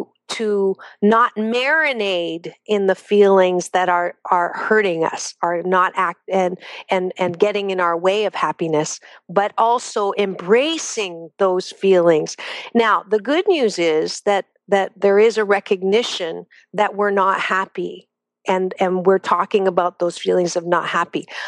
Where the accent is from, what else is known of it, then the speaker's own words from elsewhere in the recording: United States; We're American. We don't like to work at things too long.